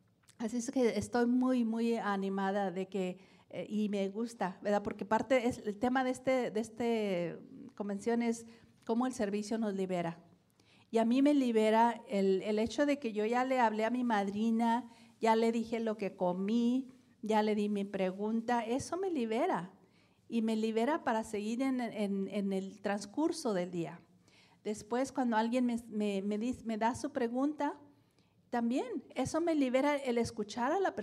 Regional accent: Mexico; como yo que soy de México

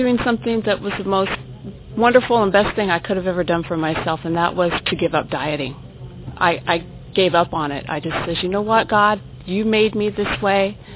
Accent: Portland, Oregon, United States; I'm a grateful compulsive overeater, and I'm from Portland, Oregon.

